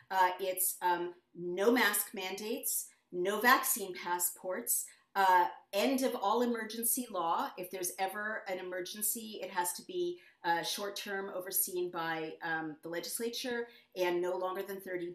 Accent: California, United States; I am from California

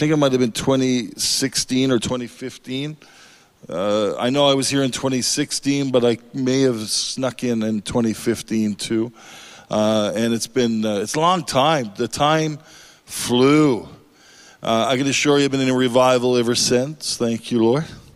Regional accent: Canada; I come out of Canada. I'm not American, as some of you might have thought, but I'm Canadian.

